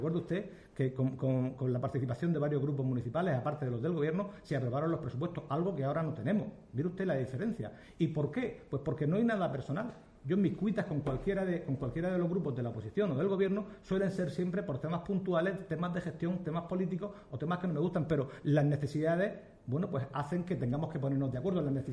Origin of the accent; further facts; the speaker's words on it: Cartagena, Region of Murcia, Spain; me voy a sentar hasta con el demonio. Por mi tierra, por el futuro de mi tierra, hasta con el demonio.